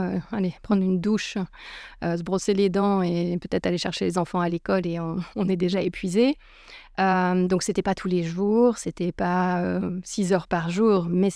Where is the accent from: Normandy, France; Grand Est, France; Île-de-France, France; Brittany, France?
Brittany, France; on est toutes les deux bretonnes. Toutes les deux bretonnes de la côte sud, ce qui est encore plus rare. Donc voilà … Je suis arrivée en Belgique en 1999